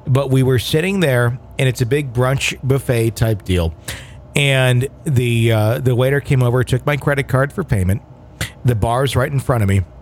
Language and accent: English; Sweden; I'm from Sweden.